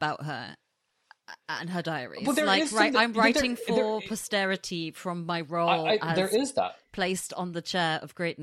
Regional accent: United Kingdom; now in United States; my like adult life as a British person in America.

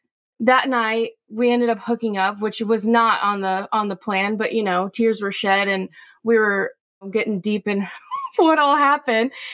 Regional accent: Houston, Texas, United States; from Houston, Texas. We were high school best friends who fell in love years later.

